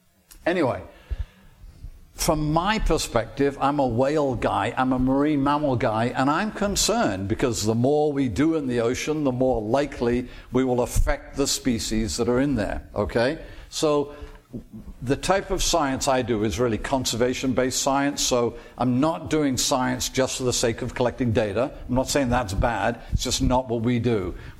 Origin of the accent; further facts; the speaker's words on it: United Kingdom; and I'm sorry, I am British